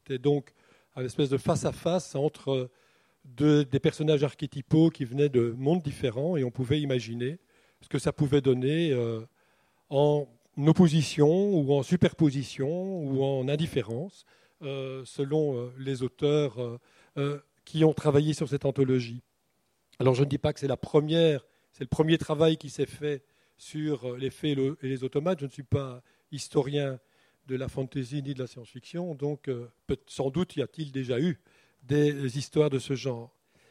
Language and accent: French; Belgium; Je voulais des Belges, par exemple, parce que je suis belge.